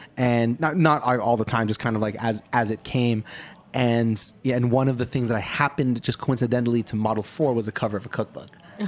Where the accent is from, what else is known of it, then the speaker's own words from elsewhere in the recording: Toronto, Ontario, Canada; I'm from Toronto, like the second largest